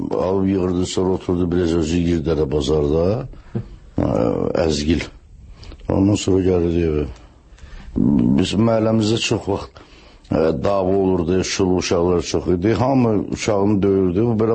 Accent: Baku, Azerbaijan; Əlbəttə böyük çətinliklə böyümüşəm Sovetskidə.

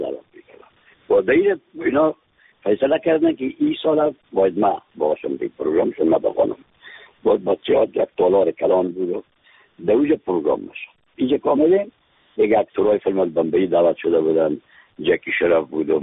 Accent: Afghanistan; از افغانستان هستم

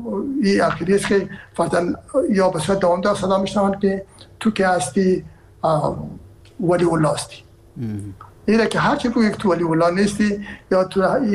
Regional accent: Herat, Afghanistan; ما که هستم از هرات هستم و پدر و مادر من هرات هستن

